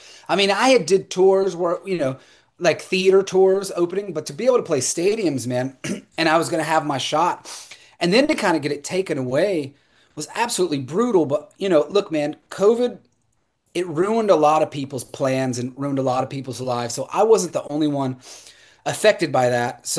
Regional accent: Georgia, United States; where I grew up in rural Georgia, middle Georgia, deep south

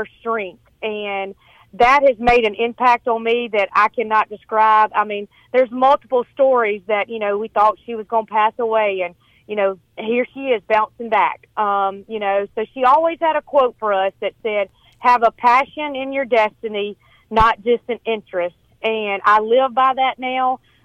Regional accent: Little Rock, Mississippi, United States; I said, I was from Little Rock, Mississippi.

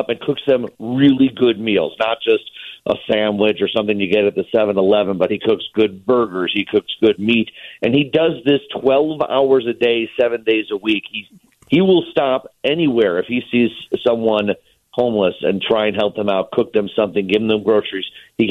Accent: Downers Grove, Illinois, United States; I grew up in Downers Grove.

